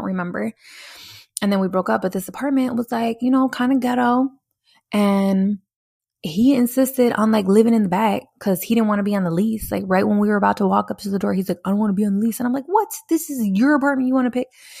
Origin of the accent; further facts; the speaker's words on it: Milwaukee, Wisconsin, United States; I grew up in Milwaukee, Wisconsin. It was like a real like gang infested area.